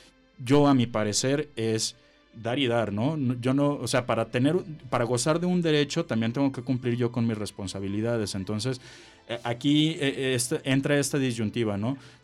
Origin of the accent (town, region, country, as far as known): Mexico